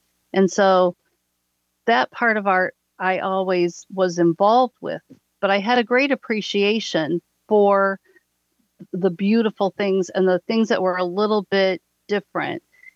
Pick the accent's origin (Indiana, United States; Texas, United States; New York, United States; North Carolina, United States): Indiana, United States; Schererville; And I grew up in Schererville, and I always loved art